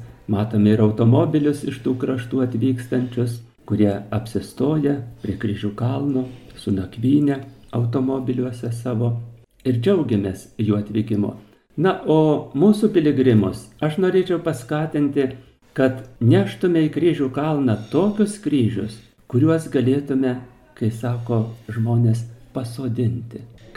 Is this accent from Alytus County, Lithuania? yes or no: no; Šiauliai, Šiauliai County, Lithuania; Mes šiauliečiai labai juos girdime